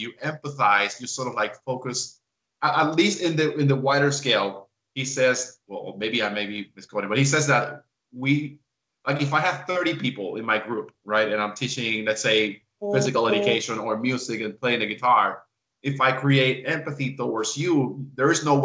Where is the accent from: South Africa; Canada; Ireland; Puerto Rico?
Puerto Rico; I grew up listening to salsa. I'm from the Caribbean. I'm from Puerto Rico.